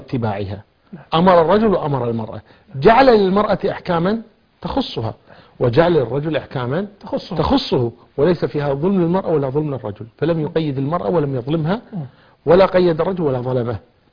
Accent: Kuwait; عندنا في الكويت

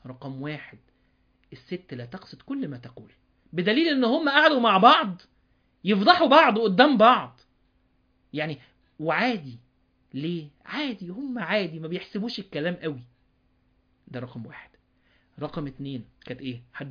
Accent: Upper Egypt, Egypt; انا راجل، انا راجل صعيدي

